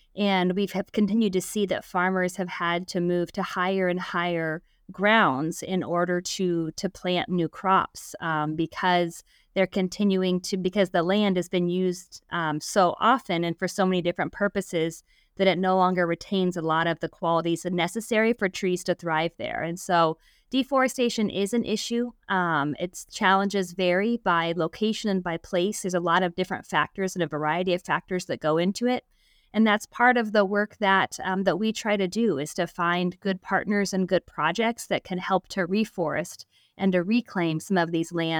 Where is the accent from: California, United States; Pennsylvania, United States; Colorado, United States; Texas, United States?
Colorado, United States; I grew up near the Rocky Mountains in Colorado